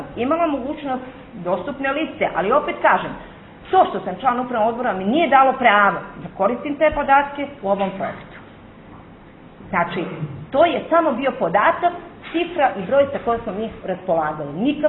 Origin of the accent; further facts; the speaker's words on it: Montenegro; kod nas u Crnoj Gori ništa ne valja